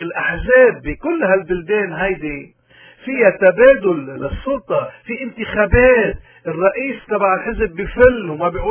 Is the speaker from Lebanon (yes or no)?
yes; Lebanon; إذا نحن كلبنانيين كشعب، هل ممكن الخلاص نحن لوطننا يجي عن طريق مجموعة مثل مجموعة عون